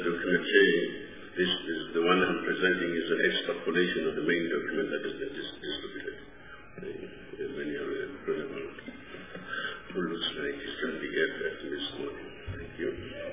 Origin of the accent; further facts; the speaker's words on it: South Africa; we continue to have violence as a feature of our social outlook as a South African society.